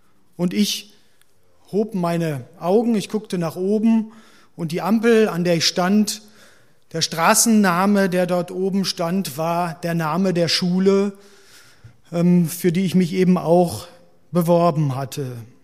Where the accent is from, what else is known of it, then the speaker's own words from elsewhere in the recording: Leverkusen, North Rhine-Westphalia, Germany; Ich bin in Leverkusen groß geworden, habe bei Bayer Leverkusen Fußball gespielt.